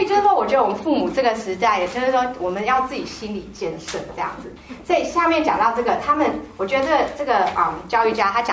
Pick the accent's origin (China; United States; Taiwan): United States; 虽然说我小时候是在美国长大的